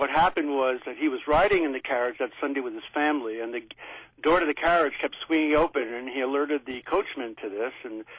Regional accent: Ardsley, New York, United States; now in Ketchikan, United States; I live, of course, here in Ketchikan. And the house where we grew up is in Ardsley, New York.

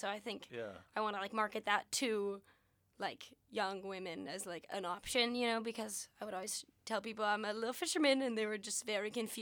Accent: Homer, Alaska, United States; Oh, I'm from Homer

